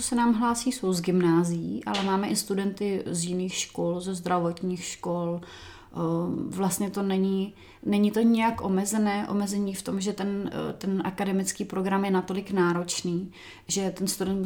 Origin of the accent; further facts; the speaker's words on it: Náchod, Hradec Králové Region, Czechia; Já jsem z Náchoda, kde jsem studovala na Gimplu